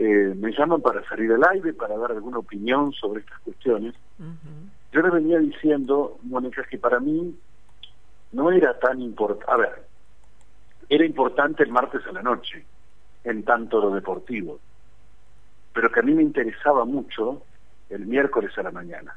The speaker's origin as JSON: {"language": "Spanish", "country": "Argentina", "said": "Los argentinos somos así."}